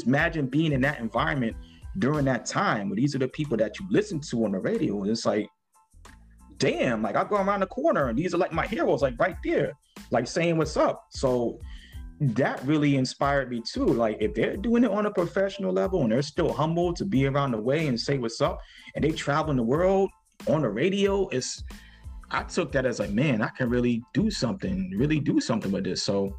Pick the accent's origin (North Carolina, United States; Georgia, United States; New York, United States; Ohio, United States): New York, United States; Mount Vernon; Like I said, I grew up in Mount Vernon, like, you know, lower Mount Vernon, Northeast Bronx